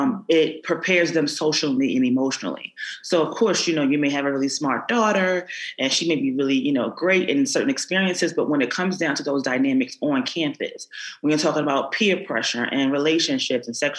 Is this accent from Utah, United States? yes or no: no; Philadelphia, Pennsylvania, United States; as a young woman growing up, I grew up in North Philadelphia